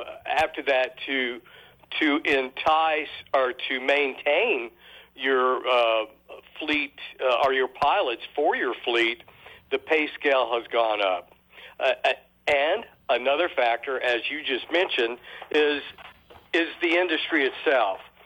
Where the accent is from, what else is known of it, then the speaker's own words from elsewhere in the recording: Colorado, United States; moved away; also born or lived in Texas / Florida; I'm actually from Colorado, and then moved to Texas. And then I was with another company, and we went to Florida.